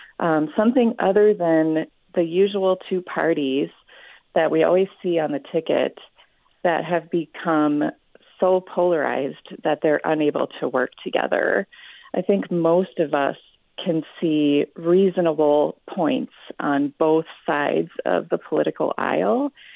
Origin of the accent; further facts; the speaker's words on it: Antigo, Wisconsin, United States; now in Madison, United States; I'm from Antigo, Wisconsin, living in Madison now